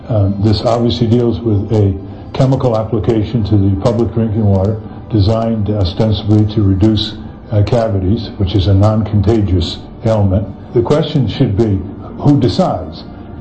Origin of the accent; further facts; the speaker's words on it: Connecticut, United States; My hometown in Connecticut was fluoridated by a precipitous decision of a state agency